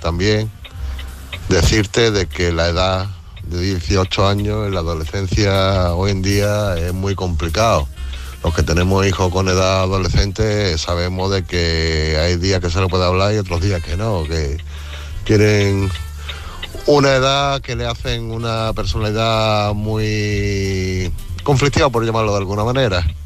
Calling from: Málaga, Andalusia, Spain; de Málaga, corresponsal en una unidad móvil.

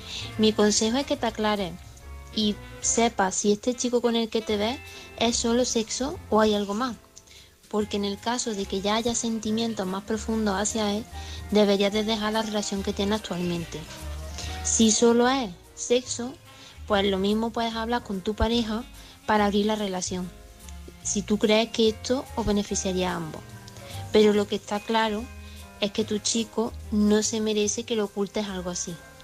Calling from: Córdoba, Andalusia, Spain; corresponsal de Córdoba

